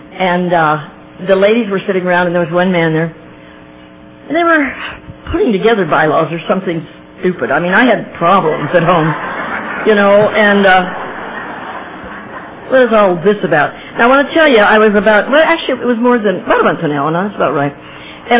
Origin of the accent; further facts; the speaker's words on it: Oceanside, California, United States; And I'm from Oceanside, which is about 30 miles north of San Diego.